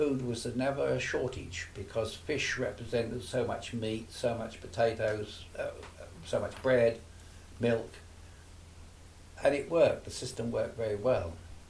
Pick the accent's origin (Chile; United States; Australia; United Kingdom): United Kingdom; Wivenhoe, East of England; born there; she owned quite a number of properties in Wivenhoe, quite a few in Elmer Street, where I was born. I was born in Elmer Street